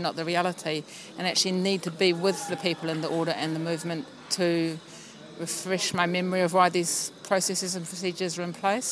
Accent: Auckland, New Zealand; now in Nagpur, India; I'm from Auckland, New Zealand. Now in Nagpur for the International Council meeting.

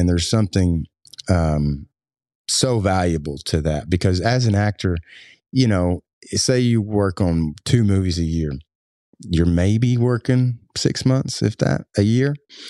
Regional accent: Kentucky, United States; That was a series that was based off of a feud that happened in basically my county, Pike County. I grew up in Floyd County, but Pike County

